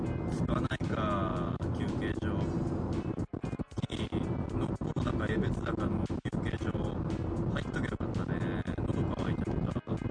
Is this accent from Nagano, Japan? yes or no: no; Sapporo, Hokkaido, Japan; 僕みたいに札幌市で育ってきてる人にとっては、あの他の場所ってほぼ全部田舎に見えるっていう